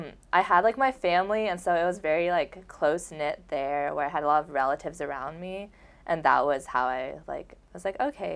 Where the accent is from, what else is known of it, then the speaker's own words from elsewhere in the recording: Salem, Oregon, United States; so I was born and raised in Salem, Oregon. So, yeah, I'm not going very far right now in terms of distance from home.